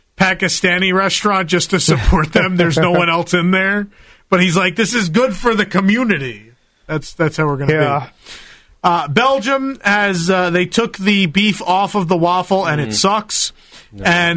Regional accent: Ireland; I want to hate Ireland as an Irish person who hates Irish food.

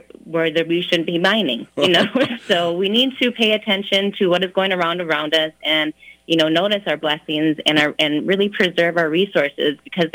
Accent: Minnesota, United States; born there; You know, I was born on the Iron Range.

